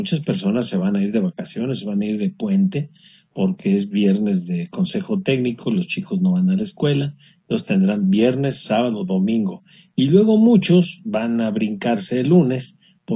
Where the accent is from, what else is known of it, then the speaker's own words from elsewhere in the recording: Guadalajara, Jalisco, Mexico; born there; now in El Salto, Mexico; Yo les hablo del Salto, Jalisco. Nací en Guadalajara. Soy del barrio de la zona zapatera, de la mera calle de Esteban de la Torre y Mariano Jiménez.